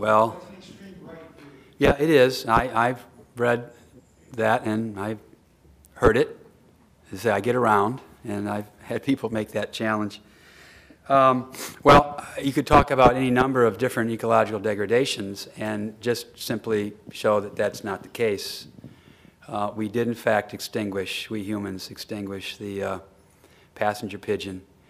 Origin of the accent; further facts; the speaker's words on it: Muskegon, Michigan, United States; Or if you contaminate Muskegon Lake, where I grew up in Muskegon, you can fix it.